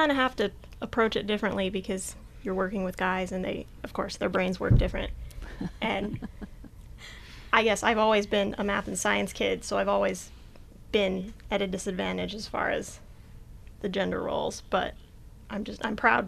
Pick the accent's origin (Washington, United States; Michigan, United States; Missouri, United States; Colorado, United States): Colorado, United States; Littleton; moved away as an adult; Littleton, Colorado, but I came up here for school, and I've loved it. I pretty much call South Dakota home now.